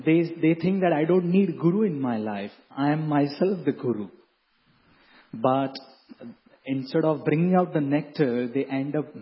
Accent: India; Many times we, being born and brought up in India, we think that I am so close to Krishna

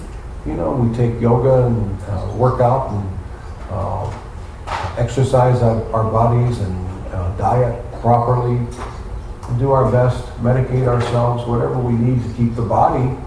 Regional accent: United States; I'm an American. I'm a Caucasian American.

